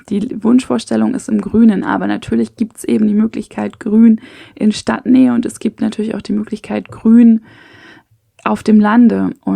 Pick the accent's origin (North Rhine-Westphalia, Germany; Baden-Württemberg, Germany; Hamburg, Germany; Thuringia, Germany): Hamburg, Germany; Schließlich bin ich hier wirklich an dem Fleck aufgewachsen. Aber meine Eltern leben hier in einem Teil von Hamburg, es ist kein Vorort von Hamburg, ganz und gar nicht, aber der sehr, sehr trotzdem grün ist.